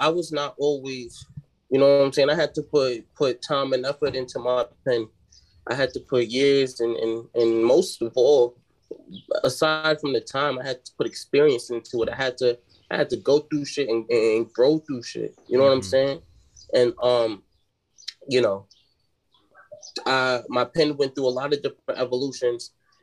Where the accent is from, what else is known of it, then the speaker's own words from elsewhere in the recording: New York, United States; now in Richmond, United States; I live in Virginia at the moment, Richmond, Virginia. I was born and raised in New York though.